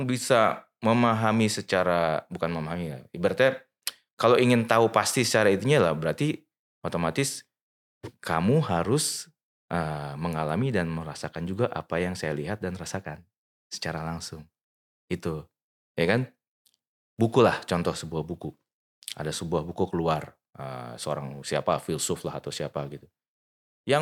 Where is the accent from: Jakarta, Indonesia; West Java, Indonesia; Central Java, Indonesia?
Jakarta, Indonesia; Tumbuhnya, kalau tumbuh besar sih di Jakarta juga ya.